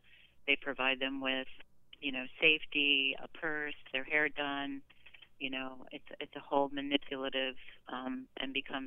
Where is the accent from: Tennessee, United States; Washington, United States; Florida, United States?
Florida, United States; Miami; I myself, as a 67-year-old woman growing up in Miami, knowing really who to vote for sometimes is confusing.